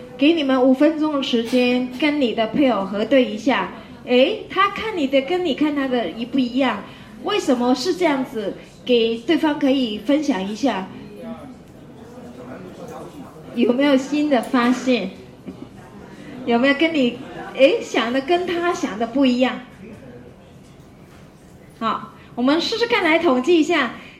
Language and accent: Chinese; China; 所以我发现说，我们中国人对性真的是很陌生哈。